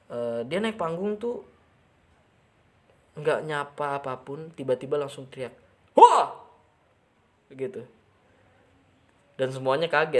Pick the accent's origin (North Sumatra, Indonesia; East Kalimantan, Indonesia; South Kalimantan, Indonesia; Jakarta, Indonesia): East Kalimantan, Indonesia; Tenggarong; Contohnya yang kayak aku nih, orang Tenggarong nggak begitu makan kayak apa sih bahasa-bahasa Indonesia ya, kita aja di sini bahasa Kutai